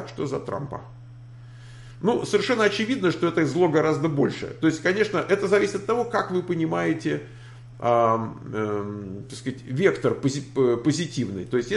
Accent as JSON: {"language": "Russian", "region": "Michigan", "country": "United States", "said": "Я из Мичигана. В нашей каунте пока выигрывает"}